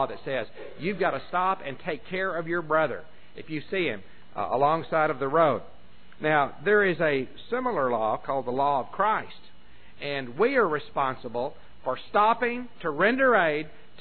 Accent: Snyder, Texas, United States; Now, If out where I grew up around Snyder, Texas, there were signs that said danger, falling rock, I'd say somebody was playing a joke on someone.

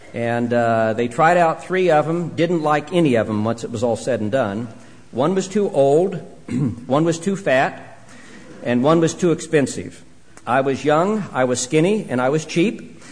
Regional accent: Vermont, United States; I was from Vermont. She was from Mississippi. So why not move to New Jersey, right?

